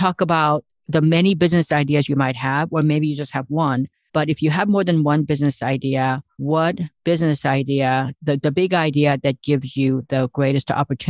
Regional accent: South Korea; English is a second language; I have been reading when I was growing up in South Korea. I read a lot because that's how I saw the world. You're living on a tiny island.

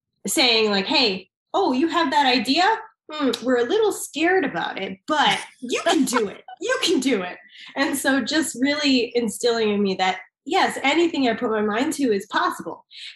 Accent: Glen Ellyn, Illinois, United States; I grew up in Glen Ellyn, Illinois, which is technically not Chicago, but I say it's Chicago.

